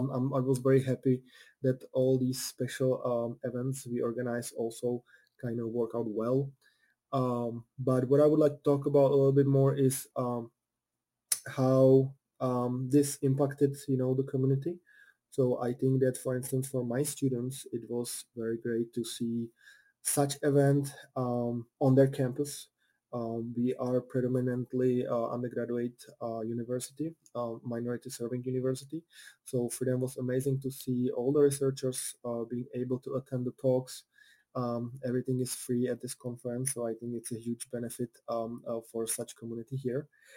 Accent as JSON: {"language": "English", "country": "Czechia", "said": "He's from Czech Republic. I'm from Czech Republic as well."}